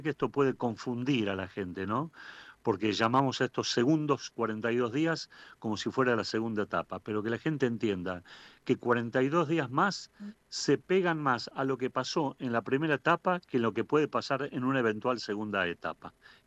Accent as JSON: {"language": "Spanish", "country": "Argentina", "said": "nos toca muy de cerca como argentinos"}